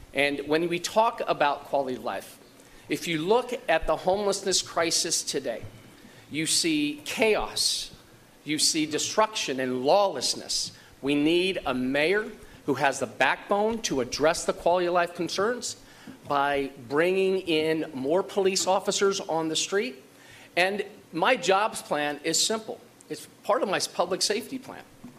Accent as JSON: {"language": "English", "town": "San Pedro", "region": "California", "country": "United States", "tie": "born or raised there", "said": "I was a senior lead officer for 8 of those years in my hometown in San Pedro addressing quality of life."}